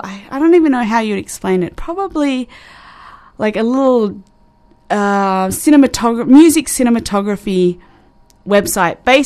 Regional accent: Australia; now in Canada; I will be away back in my home country of Australia.

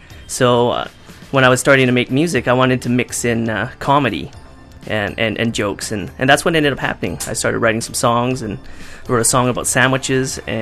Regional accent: Alberta, Canada; I'm originally from Alberta.

